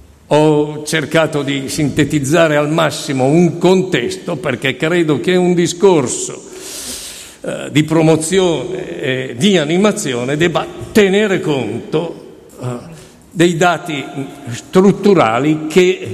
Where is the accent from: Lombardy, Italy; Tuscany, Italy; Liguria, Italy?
Lombardy, Italy; Sesto San Giovanni; Io sono di Sesto San Giovanni, cittadella dell'acciaio durante il fascismo, Stalingrado d'Italia nel dopoguerra